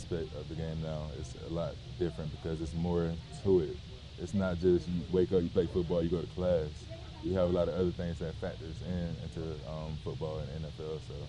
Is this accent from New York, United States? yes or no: no; South Carolina, United States; But I'm used to it. I'm from South Carolina. That's all we have down there.